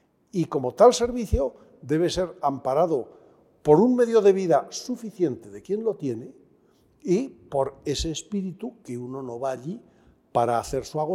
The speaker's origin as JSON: {"language": "Spanish", "town": "Zaragoza", "region": "Aragon", "country": "Spain", "moved": "as an adult", "lives_now": "León, Spain", "said": "Un poco con la idea de marchar cerca de mi tierra a Zaragoza al cabo de X años."}